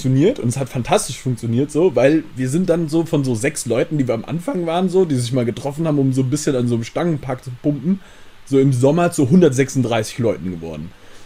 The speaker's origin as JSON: {"language": "German", "region": "Hesse", "country": "Germany", "said": "Ich komm aus der Nähe von Gießen."}